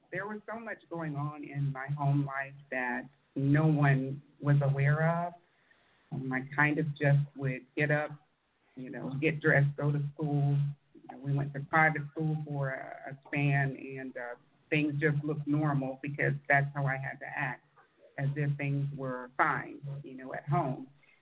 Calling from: Atlanta, Georgia, United States; I'm in Atlanta right now.

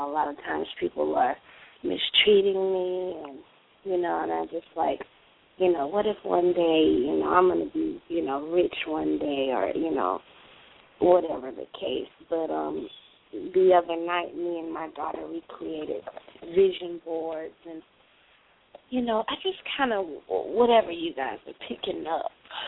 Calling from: Florida, United States; from Florida.

